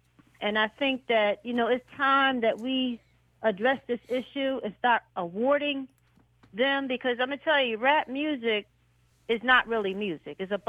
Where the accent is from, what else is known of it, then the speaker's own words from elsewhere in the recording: Philadelphia, Pennsylvania, United States; I'm originally from Philly.